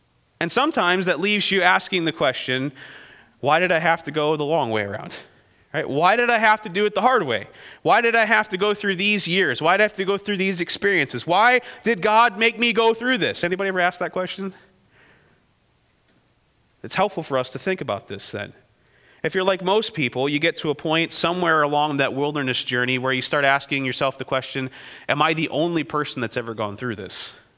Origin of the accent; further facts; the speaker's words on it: Michigan, United States; Realistically, I'm not from here originally. I'm from Montcalm County, right?